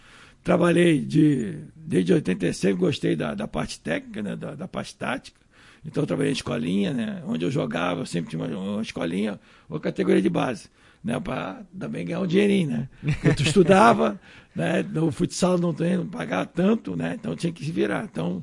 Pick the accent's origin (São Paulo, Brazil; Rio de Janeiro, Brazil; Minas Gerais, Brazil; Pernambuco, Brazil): Rio de Janeiro, Brazil; moved away as an adult; also born or lived in Qatar / Kuwait / Santa Catarina / Paraná; Sou do Rio de Janeiro, saí do Rio de Janeiro com 19 anos para jogar futsal.